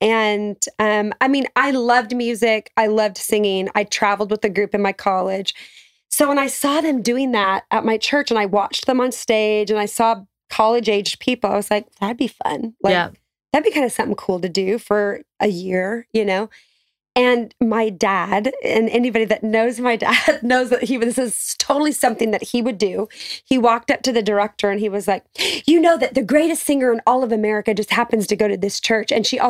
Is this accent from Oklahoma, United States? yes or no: no; Seattle, Washington, United States; You know, so I was born and raised in Seattle, and that's not exactly the hotbed of Christian anything.